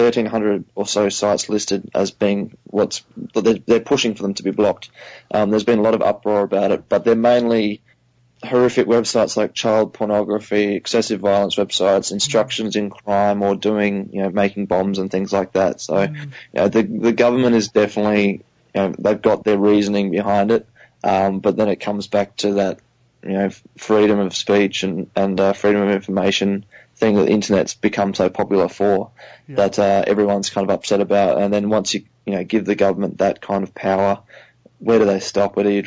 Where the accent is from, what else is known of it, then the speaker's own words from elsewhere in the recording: Australia; I think it's something that's affecting my home country.